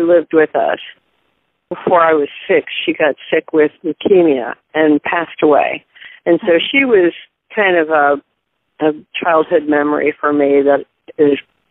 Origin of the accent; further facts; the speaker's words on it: Marietta, Ohio, United States; also born or lived in Defiance, Ohio / Williamstown, West Virginia; So I was born in Defiance, Ohio, but by the time I was 2-3 years old, we were in Marietta. And so I grew up mostly in the Marietta, Ohio, Williamstown, West Virginia area.